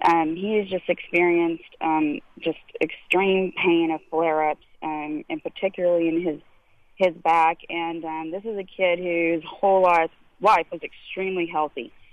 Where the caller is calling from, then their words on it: Southlake, Texas, United States; and I'm calling from Southlake.